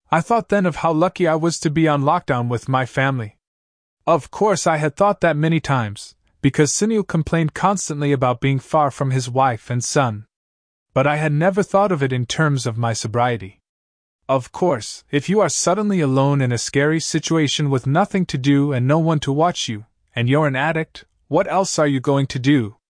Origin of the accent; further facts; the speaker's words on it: United States; because I grew up in the Rocky Mountains, and when I was a kid our house had a roof I could climb onto outside my window